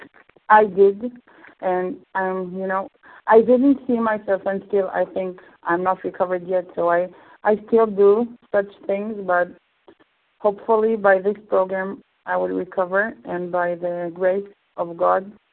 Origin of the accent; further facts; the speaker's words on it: Israel; English is a second language; from Israel